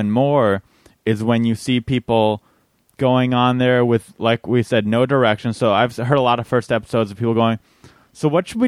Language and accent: English; San Diego, California, United States; San Diego.